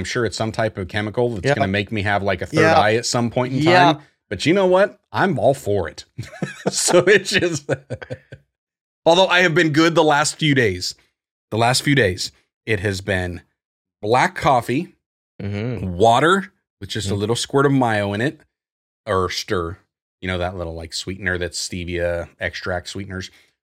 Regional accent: Iowa, United States; even though I'm from Iowa, I too would like to consider myself a Dr. Pepper purist.

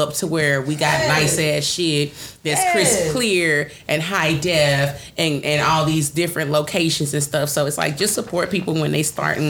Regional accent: Beaumont, Texas, United States; where I'm from Beaumont, but it's like Beaumont, they always say it's like a hybrid of like Texas and Beaumont. I mean, Texas and Louisiana.

